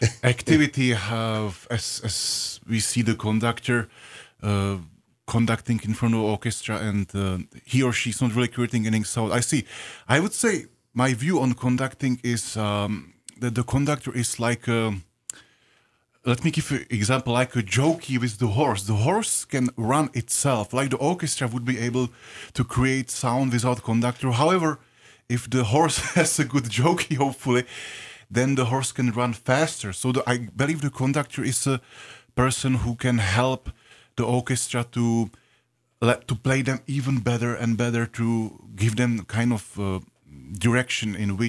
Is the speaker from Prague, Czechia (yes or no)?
yes; Prague, Czechia; accent: European; English is a second language; now in United States; I'm originally from Prague, Czech Republic. That's where I grew up and was raised. And this is my 10th year in the United States.